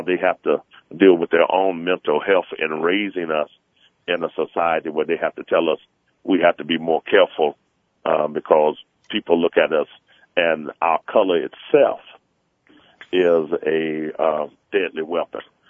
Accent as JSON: {"language": "English", "town": "Chicago", "region": "Illinois", "country": "United States", "tie": "born or raised there", "lives_now": "New Mexico, United States", "said": "in my hometown of Chicago and the state of Illinois"}